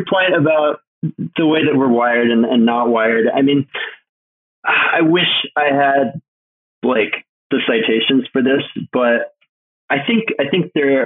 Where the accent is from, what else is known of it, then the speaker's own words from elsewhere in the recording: Alaska, United States; And I'm from Alaska